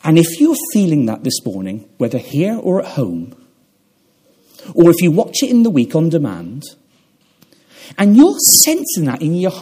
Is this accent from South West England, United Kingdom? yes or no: yes; Gloucester, South West England, United Kingdom; Years ago, when I grew up in Gloucester, we used to sing from Hymns of Faith.